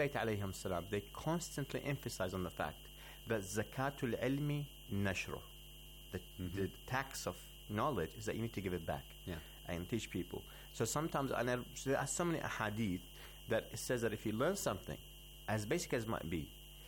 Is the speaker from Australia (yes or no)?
yes; Australia; I'm from Australia.